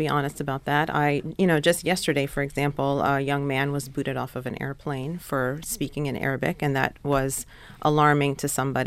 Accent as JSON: {"language": "English", "country": "United States", "said": "I mean, I feel very much I'm an American."}